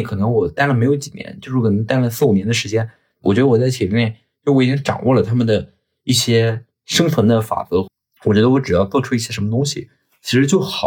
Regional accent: Shandong, China; 因为我是山东人嘛，就是家里他们没事就去爬一下泰山什么的，

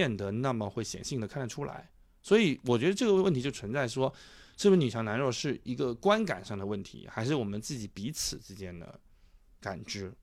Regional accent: Guangdong, China; first language Teochew; Chinese is a second language; 我经常辩解说啊，这是因为普通话是我的第二语言，都不是我的潮州话

